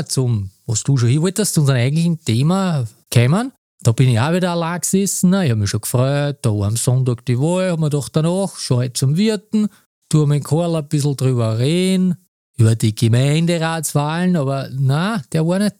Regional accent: Stockerau, Lower Austria, Austria; Für uns Stockerauer ist das Wichtigste.

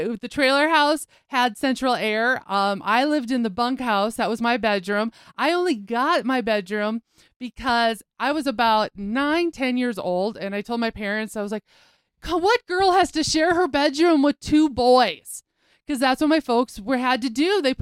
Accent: United States; The Bend came to be because our ranch I grew up on is on the Knife River, and the actual yard that we live in and grew up on is a peninsula.

